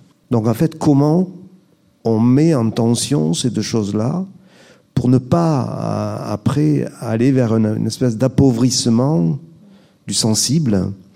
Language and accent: French; Occitanie, France; now in Montpellier, France; parce que je suis originaire du Minervois, même si je vis depuis très longtemps à Montpellier.